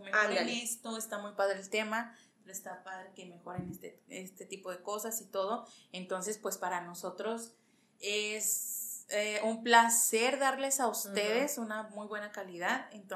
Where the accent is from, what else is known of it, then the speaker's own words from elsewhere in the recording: Mexico; now in United States; yo que vengo de México y vengo acá a Estados Unidos y veo dos culturas completamente diferentes